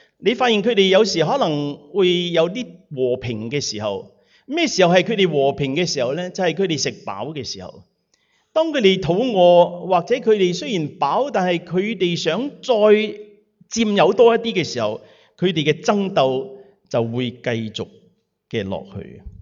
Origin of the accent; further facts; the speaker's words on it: Guangdong, China; 特別我哋廣東人嚇，係咪啊？